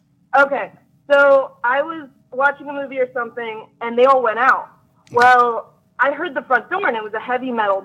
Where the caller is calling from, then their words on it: Pittsburgh, Pennsylvania, United States; I'm calling from Pittsburgh.